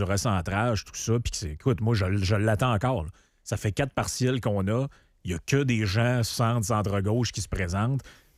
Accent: Quebec, Canada; Moi, je viens de là, du Saguenay-Lac-Saint-Jean. Puis quand j'étais jeune, dans ma tête, disons, tout le monde est pour la souveraineté.

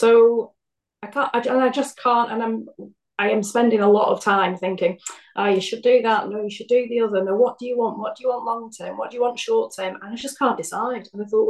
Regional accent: Blackburn, North West England, United Kingdom; now in Birmingham, United Kingdom; So I live in Birmingham. Yeah, I'm from Blackburn, which is like North England.

